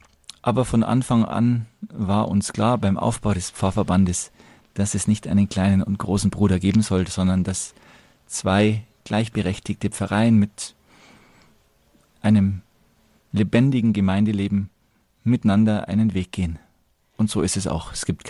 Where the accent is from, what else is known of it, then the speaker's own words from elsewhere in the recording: Munich, Bavaria, Germany; Also wir Oberföhringer fühlen uns auch nicht so als Münchner, das muss man schon einmal sagen. Wir fühlen uns als Oberföhringer.